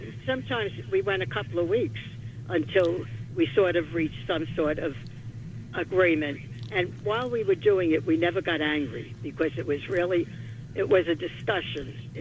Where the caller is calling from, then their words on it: New Jersey, United States; Calling from New Jersey, Maryland.